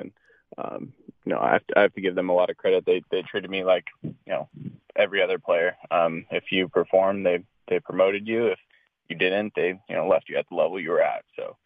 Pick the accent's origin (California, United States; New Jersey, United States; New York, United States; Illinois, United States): California, United States; West Covina; Yeah, yeah, I'm more, I grew up in West Covina, and then, like you said, went to college in San Diego.